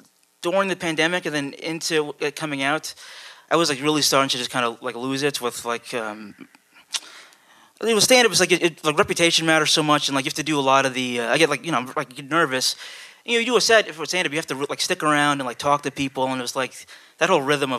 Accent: Bethlehem, Pennsylvania, United States; also born or lived in Brooklyn; I was born in Brooklyn. My mom anticipated me being bullied, so she kind of got me to a quieter place. In Pennsylvania, you know what I mean?

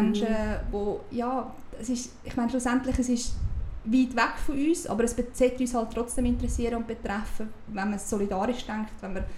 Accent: Uri, Switzerland; Ich bin im Kanton Uri aufgewachsen, dort ist das Leben generell ein bisschen billiger, auch die Mieten und so weiter.

